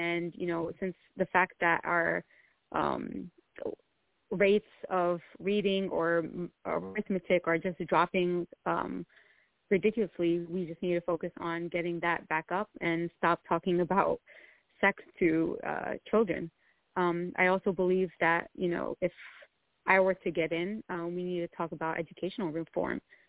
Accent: New Jersey, United States; born there; I was born in New Jersey, but my parents, you know, came here from Egypt.

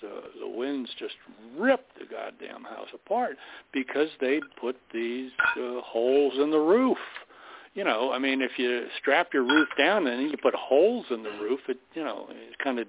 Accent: Florida, United States; when I was raised in South Dade County. We built an addition on the house that my parents bought, this old concrete block shack owned by two hermits out in the woods. And in the rural area with avocado groves, lime groves, tomato fields, and whatnot.

